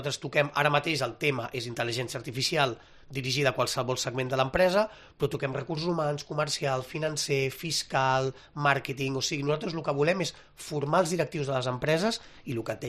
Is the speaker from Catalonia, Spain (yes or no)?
yes; Barcelona, Catalonia, Spain; born there; jo sóc nascut a Barcelona, sóc català